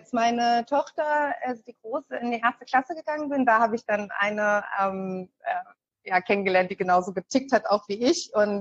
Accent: Hanover, Lower Saxony, Germany; ich komme zwar aus Hannover und habe auch viele Jahre in Hannover gelebt, aber als ich dann mit den Kindern, also als die Große in die Schule ging, bin ich extra aufs Land gezogen

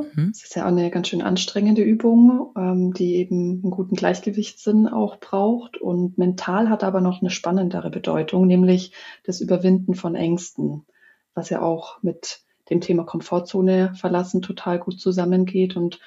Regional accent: Kempten, Bavaria, Germany; Im Allgäu, in Kempten.

